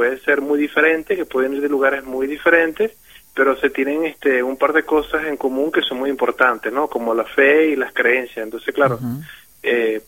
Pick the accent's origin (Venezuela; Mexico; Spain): Venezuela; Soy venezolano.